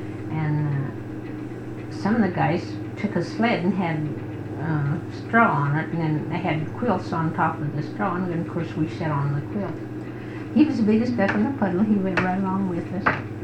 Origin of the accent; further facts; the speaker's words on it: Nebraska, United States; But just before we came here from Nebraska, well, one of the girls that come from Nebraska, before we did, she still lived down here, don't we?